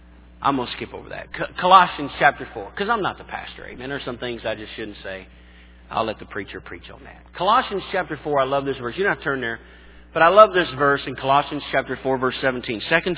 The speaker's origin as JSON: {"language": "English", "region": "Tennessee", "country": "United States", "tie": "born or raised there", "said": "I grew up in Tennessee."}